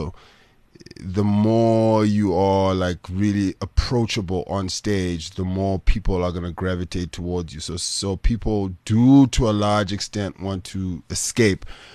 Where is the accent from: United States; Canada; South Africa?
South Africa; For me as a South African, I find it, a lot of American acts